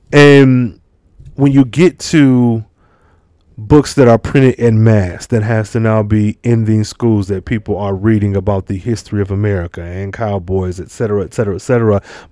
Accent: Midwest, United States; Because I grew up riding horses, but I'm from the Midwest.

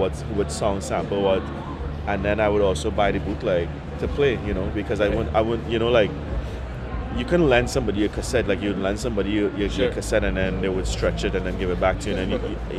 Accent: Trinidad & Tobago; growing up in Trinidad and Tobago, we listened to there's a lot of pop music on the radio, you know.

